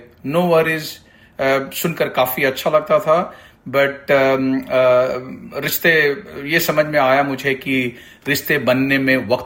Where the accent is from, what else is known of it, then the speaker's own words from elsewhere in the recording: India; now in Australia; जब मैं साल 2000 में भारत से ऑस्ट्रेलिया आया, तो मैनली में एक रेस्टोरेंट मैनेजर के तौर पे काम शुरू किया था।